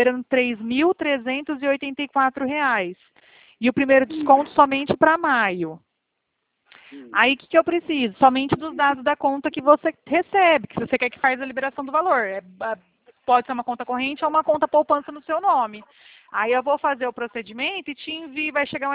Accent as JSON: {"language": "Portuguese", "town": "Bebedouro", "region": "São Paulo", "country": "Brazil", "said": "Eu sou de Bebedouro, sou de São Paulo."}